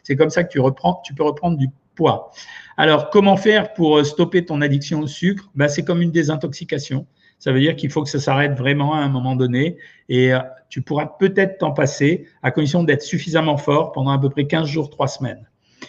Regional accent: Quebec, Canada; comme je suis québécoise, j'aimerais votre avis sur le sirop d'érable.

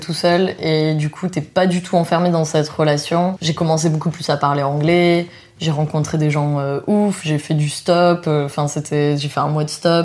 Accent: France; c'était aussi un visa assez facile à avoir quand on est français, je précise.

